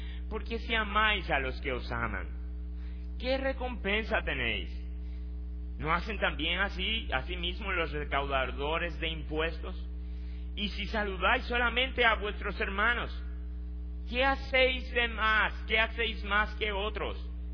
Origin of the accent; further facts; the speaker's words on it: Dominican Republic; Nosotros como dominicanos decimos: el agua no se le niega a nadie.